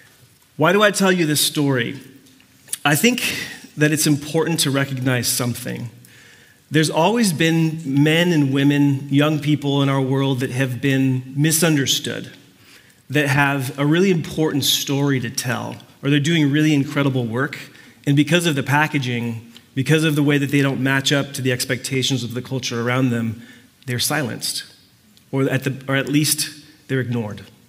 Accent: Puerto Rico; now in United States; I grew up Puerto Rican. I grew up in Puerto Rico. I haven't changed that. I've been here for so long that I suppose I don't feel that way, or I don't come off that way, but I'm actually an islander, and I was born in Puerto Rico

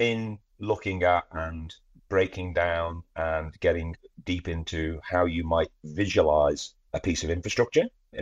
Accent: Brisbane, Queensland, Australia; And then Brisbane is awesome. Okay, do you know what I mean? It's fantastic. It's a real coup for my hometown, and we're really excited by the idea of 32.

